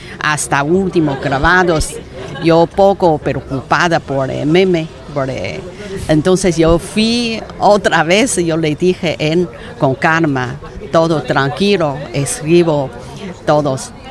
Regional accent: China; Spanish is a second language; now in Mexico; mi ciudad, mi tierra. Y luego, pero yo soy china

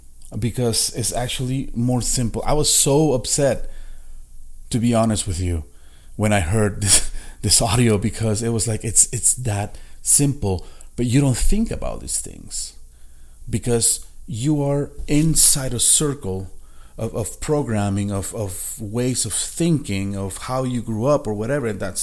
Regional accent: Las Vegas, Nevada, United States; I'm from Las Vegas. Las Vegas is the city, our hub.

